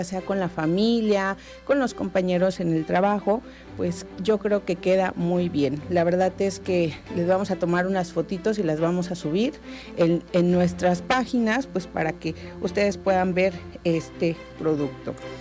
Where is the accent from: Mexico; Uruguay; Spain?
Mexico; estas tradiciones que nosotros tenemos como mexicanos, como mexicanas